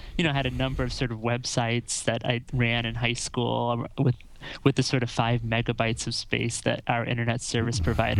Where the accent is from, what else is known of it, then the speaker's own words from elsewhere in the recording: Iowa, United States; I grew up in Iowa, and worked on some small elections there.